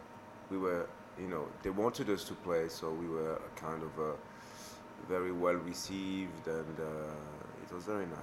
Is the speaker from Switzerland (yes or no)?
yes; Geneva, Switzerland; And there's so many empty spaces, especially in my hometown, Geneva.